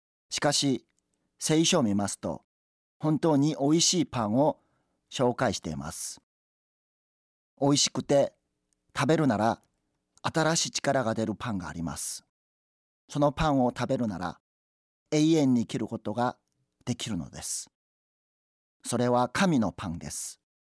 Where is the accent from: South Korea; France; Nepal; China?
South Korea; Japanese is a second language; now in Japan; 私は約13年前に韓国から日本に来ましたが